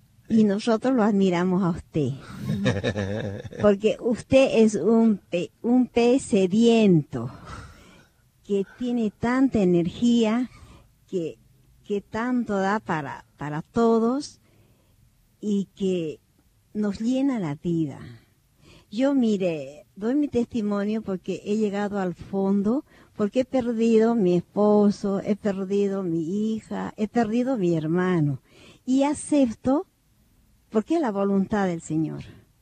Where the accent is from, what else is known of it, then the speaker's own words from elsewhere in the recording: Bolivia; yo soy de Bolivia.